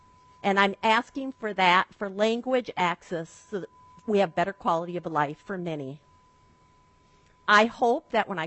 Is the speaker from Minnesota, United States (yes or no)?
yes; Faribault, Minnesota, United States; I'm from Faribault.